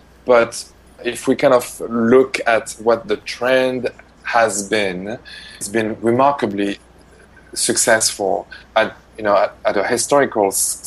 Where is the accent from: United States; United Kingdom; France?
France; accent: French; English is a second language; Okay, I hope my French accent wouldn't be too difficult for